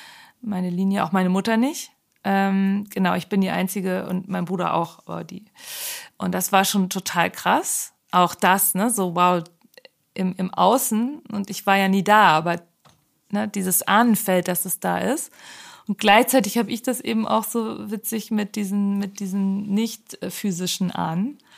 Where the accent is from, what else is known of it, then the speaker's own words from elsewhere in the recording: Schleswig, Schleswig-Holstein, Germany; Der Bereich, wo ich aufgewachsen bin, wie der eigentlich heißt, ist der dänische Wohlt. In Schleswig-Holstein, übersetzt eigentlich dänischer Wald, ne? So, das ist ja Ortsteil Schleswig.